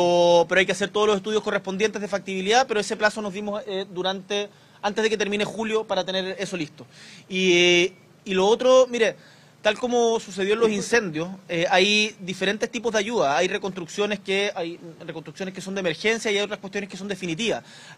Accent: Chile; acá somos todos chilenos y chilenas

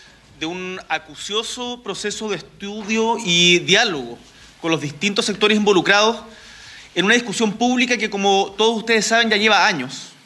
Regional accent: Chile; y que como chileno me avergüenza

